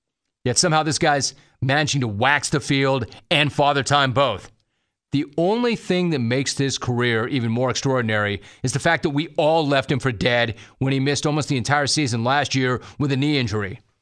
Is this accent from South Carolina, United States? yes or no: no; Los Angeles, California, United States; as a kid growing up in Los Angeles, Bjorn Borg was one of my guys.